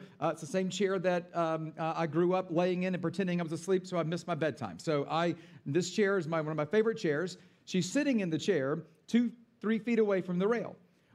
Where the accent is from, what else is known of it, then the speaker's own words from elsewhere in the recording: Atlanta, Georgia, United States; now in Boston, United States; I was born and raised in Atlanta, so I'm like an Atlanta guy, but I'll give it a shot.